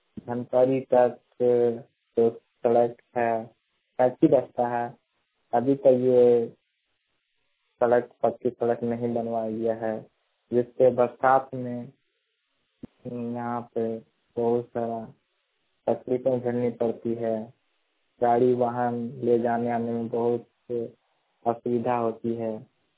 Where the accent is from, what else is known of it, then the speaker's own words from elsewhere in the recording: Dongi, Jharkhand, India; ग्राम डोंगी, जिला देवघर के रहने वाला हूँ।